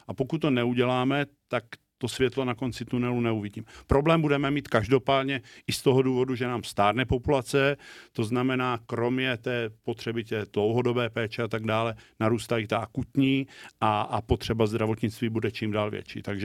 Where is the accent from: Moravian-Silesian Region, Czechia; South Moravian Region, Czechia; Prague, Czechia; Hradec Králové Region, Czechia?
Moravian-Silesian Region, Czechia; Ostrava; Já jsem z Ostravy, bydlím blízko polských hranic